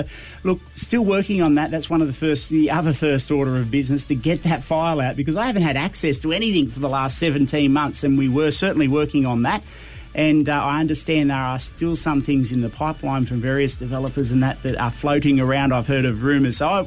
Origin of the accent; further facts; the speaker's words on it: Dubbo, New South Wales, Australia; when I'm from Dubbo